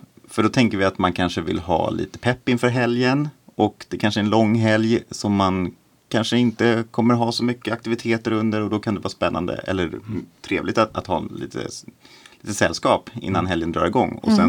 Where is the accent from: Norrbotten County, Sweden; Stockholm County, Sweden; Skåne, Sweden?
Stockholm County, Sweden; Stockholm; Jag är ju född och uppvuxen i Söder.